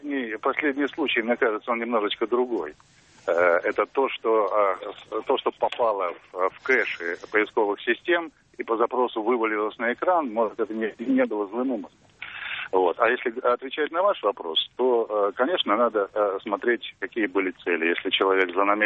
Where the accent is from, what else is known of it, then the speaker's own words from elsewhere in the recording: Moscow, Russia; я из Москвы.